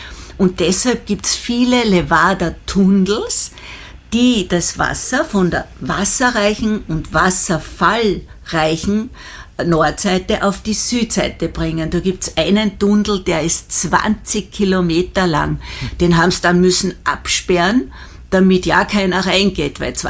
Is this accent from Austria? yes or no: yes; Styria, Austria; Als Österreicher aus der Hochsteiermark kommend, in der Nähe von Schladming